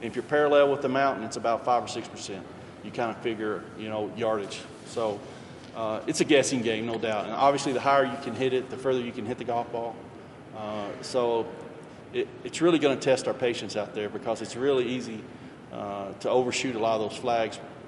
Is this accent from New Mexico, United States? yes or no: no; Kentucky, United States; Well, growing up in Kentucky, you know, we don't really have NFL.